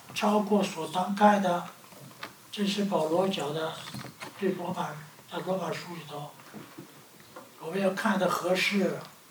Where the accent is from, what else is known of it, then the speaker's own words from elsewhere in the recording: China; 我们是中国人喜欢说天天过年呐